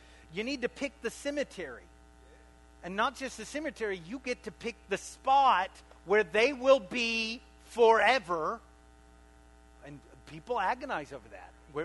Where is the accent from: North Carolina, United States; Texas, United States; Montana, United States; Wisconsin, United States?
Texas, United States; Waco; I want to give a special shout out to my hometown of Waco, Texas.